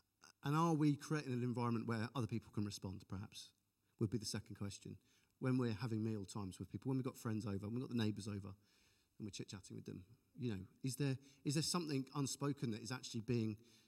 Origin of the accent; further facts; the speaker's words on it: United Kingdom; Well, admittedly, no, because I'm British.